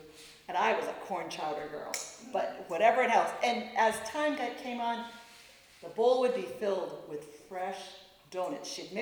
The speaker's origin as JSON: {"language": "English", "region": "Rhode Island", "country": "United States", "tie": "born or raised there", "said": "And I grew up in Rhode Island, and there was a place called Goddard Park. And it was about 2 or 3 miles from our house"}